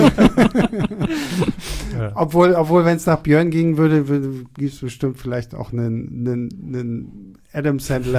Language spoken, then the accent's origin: German; Rostock, Mecklenburg-Vorpommern, Germany; ich bin in Rostock aufgewachsen